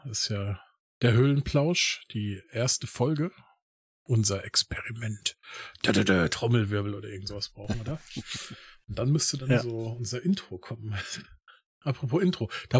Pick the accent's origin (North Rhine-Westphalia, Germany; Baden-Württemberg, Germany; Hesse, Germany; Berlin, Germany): Hesse, Germany; ich bin ja aus dem Rhein-Main-Gebiet, ich höre kein Radio da.